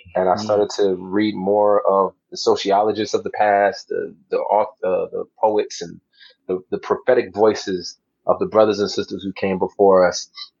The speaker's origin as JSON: {"language": "English", "region": "California", "country": "United States", "tie": "born or raised there", "said": "Like, I grew up in California. I've seen police brutality."}